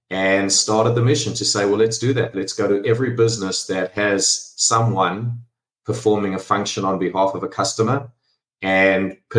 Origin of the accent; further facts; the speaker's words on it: South Africa; now in United States; I am South African, if you're all trying to place the accent